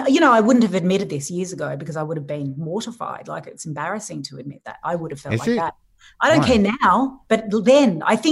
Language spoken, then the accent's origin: English; Sydney, New South Wales, Australia; I grew up in Sydney